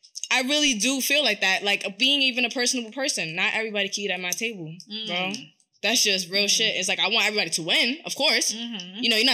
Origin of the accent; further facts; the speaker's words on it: Bronx, New York, United States; I really grew up, like, in the streets, like, in real life. Like, I'm from the South Bronx. Like, I grew up really rough.